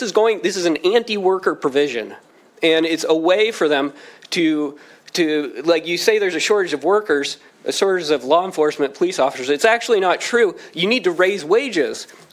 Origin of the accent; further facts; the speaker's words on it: Gig Harbor, Washington, United States; I'm from Gig Harbor.